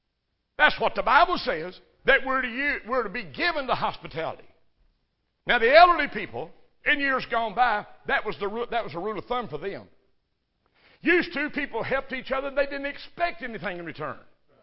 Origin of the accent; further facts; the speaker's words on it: Kentucky, United States; I'm from Kentucky, and I didn't know what flour bread was.